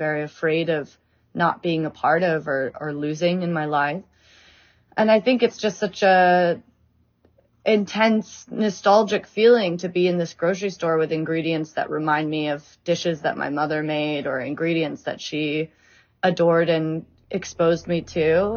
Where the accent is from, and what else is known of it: United States; born or raised there